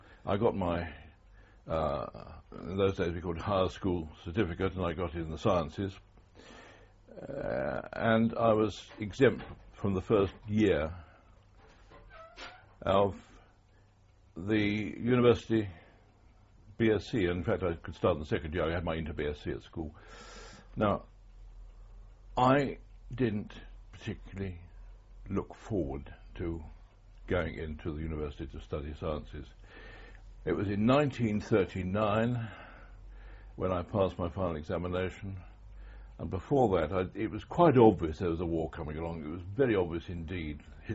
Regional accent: Camberwell, London, United Kingdom; born there; I was born in Camberwell, in my parents' little house.

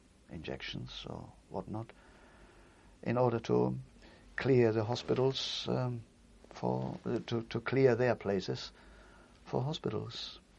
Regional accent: Hamburg, Germany; And I came from Hamburg, I didn't really know. I hadn't heard from my mother.

